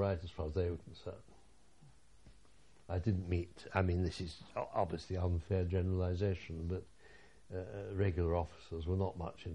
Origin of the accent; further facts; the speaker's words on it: England, United Kingdom; they asked me who I was, and I said I'm an English officer, why?